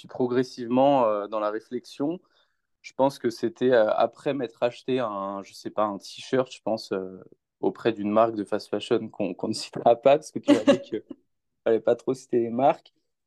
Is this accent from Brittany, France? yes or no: yes; Rennes, Brittany, France; now in Lyon, France; moi j'ai 31 ans, je suis originaire de Rennes, mais je vis sur Lyon là, depuis à peu près 2 ans, super ville.